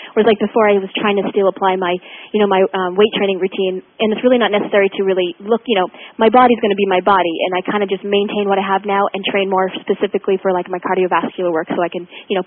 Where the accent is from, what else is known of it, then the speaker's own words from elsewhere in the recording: Canada; Of course, I'm not too familiar with your presidents because I'm Canadian.